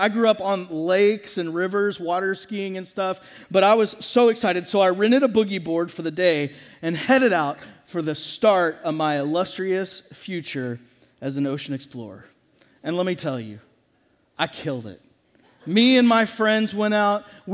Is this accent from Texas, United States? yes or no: yes; Texas, United States; Now, I grew up in Texas, and we were in Dallas-Fort Worth